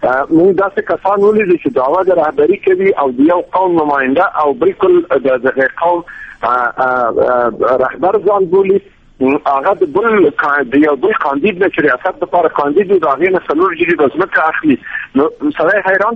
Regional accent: Afghanistan; د یو افغان په حیث باندې، د یو سپینګیري په حیث باندې زه لاړم.

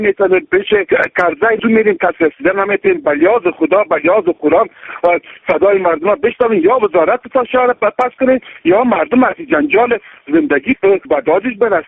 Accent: Kabul, Afghanistan; از کابل هستم، 30 سال مهاجر بودیم.

